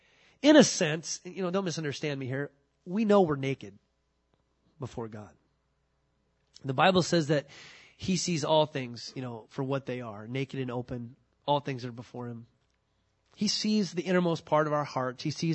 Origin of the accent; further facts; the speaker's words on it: Camarillo, California, United States; I grew up down in Southern California, down in Camarillo, California.